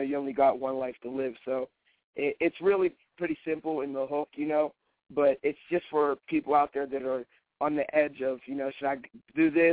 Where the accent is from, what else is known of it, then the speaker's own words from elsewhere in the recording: Pittsburgh, Pennsylvania, United States; Yes, sir. Born and raised.